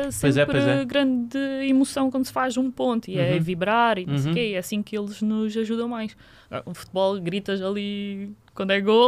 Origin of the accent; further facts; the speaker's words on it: Angola; Eu sou angolana, né?